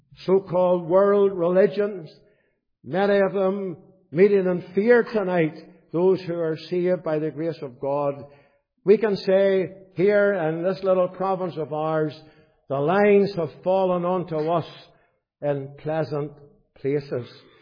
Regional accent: Belfast, Northern Ireland, United Kingdom; Now, I was brought up in Donegal Road Methodist Church. My parents were saved in a little city mission hall on what we call the Library Hill on the Donegal Road.

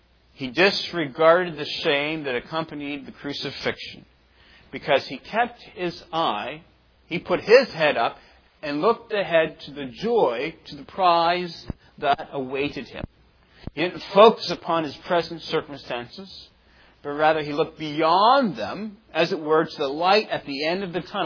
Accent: Nova Scotia, Canada; When I was growing up in Nova Scotia, I was a cross-country ski racer.

